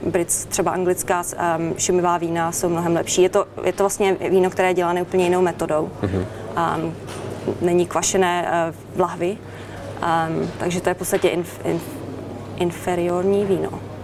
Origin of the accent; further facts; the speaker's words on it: United Kingdom; Czech is a second language; A samozřejmě jakože existují lidi u nás v Británii, kteří si udělali obojí, i Master of Wine, i Master Sommelier.